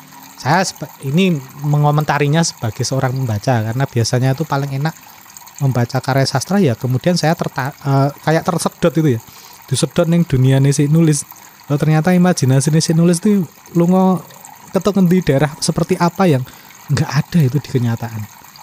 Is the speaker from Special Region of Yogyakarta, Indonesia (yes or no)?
yes; Bantul, Special Region of Yogyakarta, Indonesia; Bantul paling banyak menurut saya karena saya orang Bantul ya